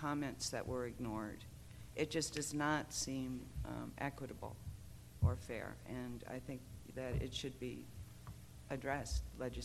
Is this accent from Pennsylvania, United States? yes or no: no; Corrales, New Mexico, United States; I'm from Corrales, New Mexico.